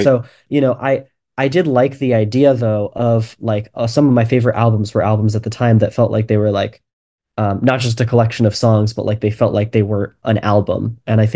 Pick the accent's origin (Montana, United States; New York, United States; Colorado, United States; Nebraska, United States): New York, United States; I had a piano at the house that I grew up in, and I grew up in New York, and I had an acoustic upright piano at the house